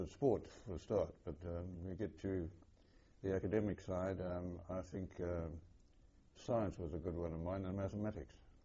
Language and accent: English; Durban, KwaZulu-Natal, South Africa; born there; I was born in Durban in 1920.